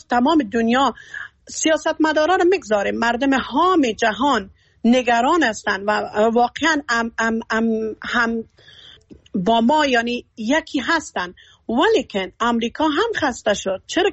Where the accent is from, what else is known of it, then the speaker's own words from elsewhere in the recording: Afghanistan; moved away as an adult; از افغانستان مدت 10 سال هستم.